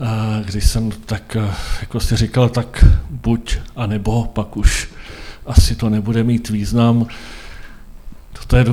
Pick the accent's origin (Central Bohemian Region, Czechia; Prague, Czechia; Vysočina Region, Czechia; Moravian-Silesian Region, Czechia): Central Bohemian Region, Czechia; Rakovník; tak jsem z Rakovníka a jsem západočeským seniorem